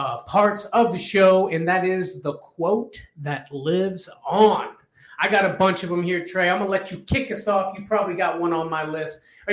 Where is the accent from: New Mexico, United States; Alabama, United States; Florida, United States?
Florida, United States; Tampa; you know, I'm from Tampa.